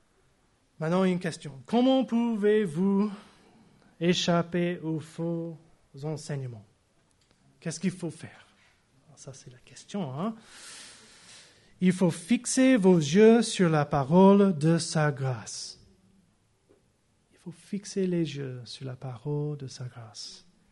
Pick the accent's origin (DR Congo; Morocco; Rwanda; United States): United States; ça c'est vrai, je suis Américain, je ne peux pas changer.